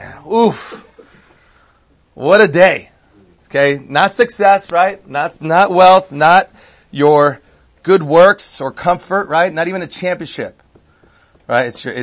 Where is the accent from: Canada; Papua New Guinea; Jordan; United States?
United States; Miami, Florida; born there; now in California, United States; I was born in Miami, and so, you know, I was rooting for USA